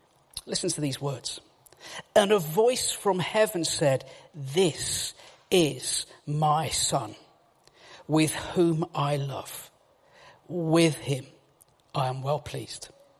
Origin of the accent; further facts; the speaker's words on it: West Midlands, United Kingdom; Now, I am from Warsaw in the West Midlands.